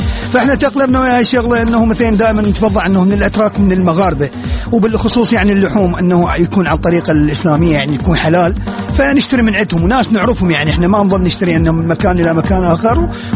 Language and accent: Arabic; Iraq; هناك عندنا بالعراق